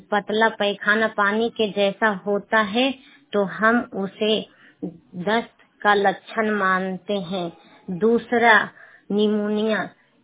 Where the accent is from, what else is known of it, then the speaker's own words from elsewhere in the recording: Lodhipur, Bihar, India; और मैं ग्राम लोधीपुर से हूँ, पंचायत लोधीपुर, जिला नालंदा से, विंड ब्लॉक से हूँ